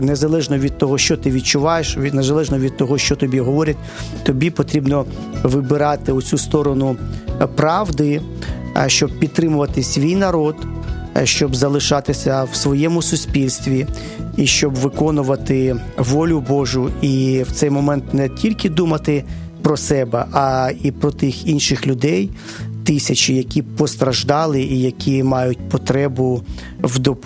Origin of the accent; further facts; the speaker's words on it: Kyiv, Ukraine; born there; я народився в Києві, скажімо, дошкільне своє життя я проводив у бабусі, жив там майже постійно